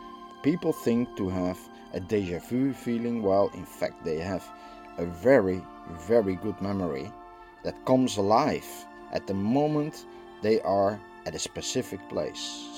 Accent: Netherlands; I'm from the Netherlands.

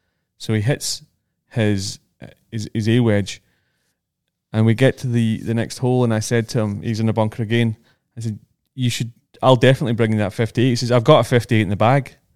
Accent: Scotland, United Kingdom; I'm Scottish

